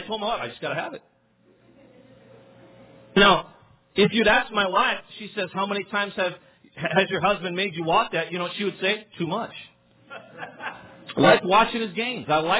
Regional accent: Midwest, United States; I was from the Midwest. We got Chicago in to our local affiliate there

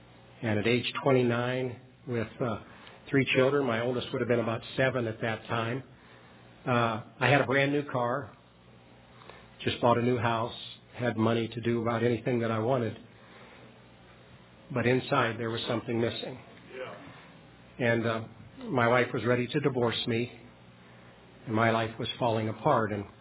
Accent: Midwest, United States; I grew up in the Midwest, raised in a Presbyterian church, and had never heard the gospel that I knew of.

